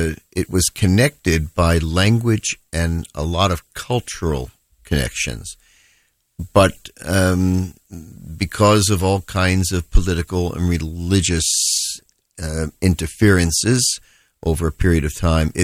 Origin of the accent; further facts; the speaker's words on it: Baltimore, Maryland, United States; And also I grew up in Baltimore